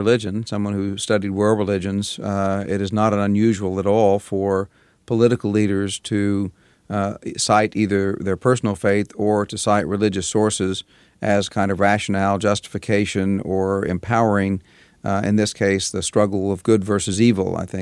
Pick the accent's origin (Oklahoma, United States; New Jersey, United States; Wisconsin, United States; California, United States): Oklahoma, United States; Tulsa; born there; I was born in Tulsa, Oklahoma in 1950 in a Protestant family